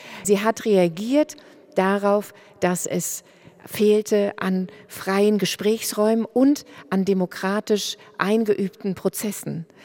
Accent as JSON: {"language": "German", "region": "East Germany", "country": "Germany", "also_born_or_lived": "United States", "said": "Ich fühle mich als Ostdeutsche von der Herkunft, ja. Aber es hat zu unterschiedlichen Phasen meines Lebens unterschiedliche Rollen gespielt. Als ich nach 1989 in die USA gehen konnte, um dort zu studieren"}